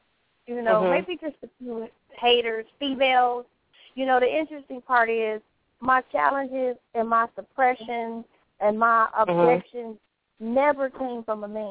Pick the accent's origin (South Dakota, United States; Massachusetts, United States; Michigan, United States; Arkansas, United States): Michigan, United States; Detroit; now in Los Angeles, United States; I'm from Detroit, you know, Motor City, blue-collar, hardworking.